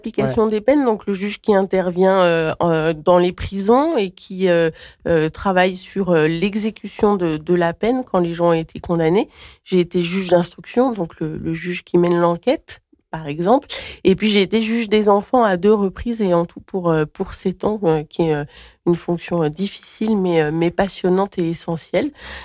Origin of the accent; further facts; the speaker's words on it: Saint-Étienne, Auvergne-Rhône-Alpes, France; now in Creuse, France; J'ai grandi à Saint-Étienne, mais effectivement, une creusoise d'adoption depuis un certain nombre d'années.